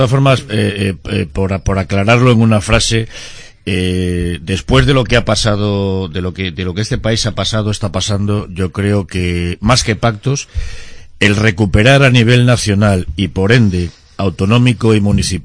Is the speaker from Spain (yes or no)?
yes; Spain; Yo soy español y quiero a España por encima de todo